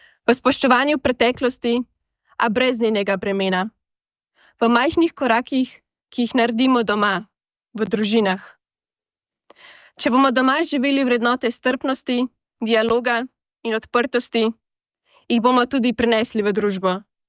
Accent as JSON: {"language": "Slovenian", "region": "Upper Carniola", "country": "Slovenia", "lives_now": "Carinthia, Slovenia", "said": "Prihajam iz Gorenjske, danes pa Koroško doživljam kot svoj dom."}